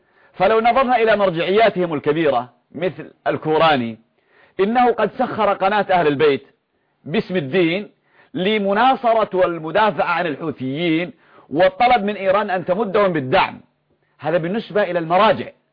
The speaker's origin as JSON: {"language": "Arabic", "country": "Yemen", "said": "إنك لو سألت العجوز عندنا في اليمن أو الطفل الصغير"}